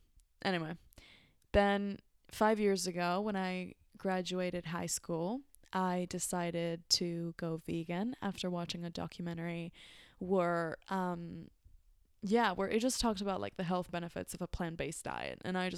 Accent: Mexico; English is a second language; growing up in Mexico, I would see food as part of my culture, part of my heritage

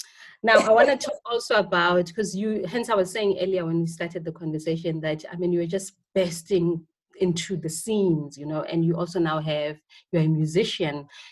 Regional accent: South Africa; And she would go on and on about how weak we are as South African women.

